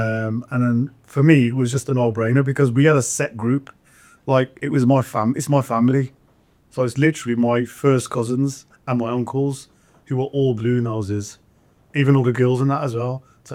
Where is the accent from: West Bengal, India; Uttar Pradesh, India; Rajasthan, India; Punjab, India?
Punjab, India; because we're all from Punjab, we're all Sikhs, we're all from Punjab. You know, there's two sides of Punjab as well. There's the India side, there's the Pakistan side. So from our side, in the India side